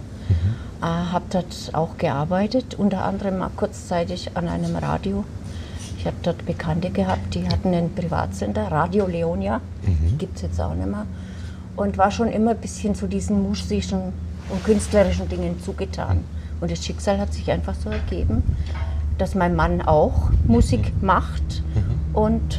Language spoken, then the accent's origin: German; Unterschwaningen, Bavaria, Germany; born there; Ich bin ja in Unterschwaningen geboren.